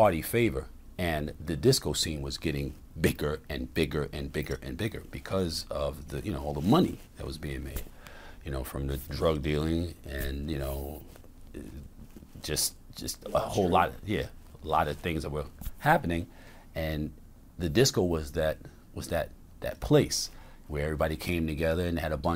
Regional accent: Harlem, New York, United States; because of where I was being raised. I'm from Harlem.

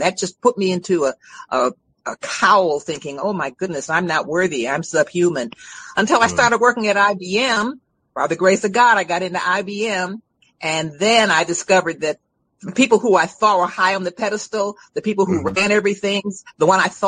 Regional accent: Chicago, Illinois, United States; One is growing up in South Side of Chicago, believing that because I was Black, I was underprivileged

